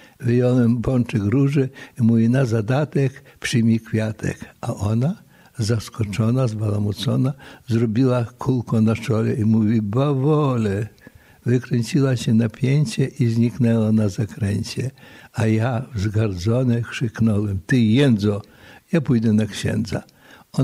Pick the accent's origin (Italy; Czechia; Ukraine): Ukraine; Zherava, Lviv Oblast; tam wychowany jestem w diecezji lwowskiej. Parafia Chodorów, a wioska Żerawa, taka zwyczajna ukraińska wioska. Było nas tam, Polaków, bardzo mało, ale mieliśmy swój kościółek i gospodarstwo. I tam właśnie urodziłem się i tam wychowany jestem.